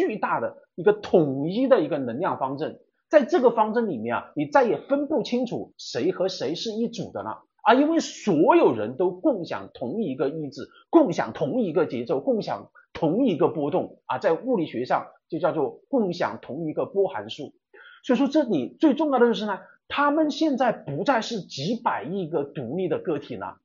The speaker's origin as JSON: {"language": "Chinese", "country": "China", "said": "我们中国人啊，尤其是熟悉道德经的人啊"}